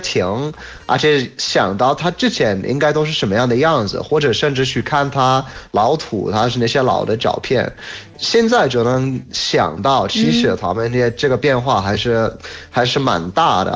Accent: Harbin, Heilongjiang, China; 因为我当时也是从哈尔滨过来的。

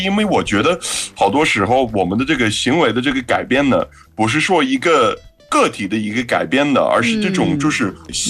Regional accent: United Kingdom; Chinese is a second language; 作为一个英国人，我觉得可能大部分的时候我对这种信息啊就想要越精炼最好。

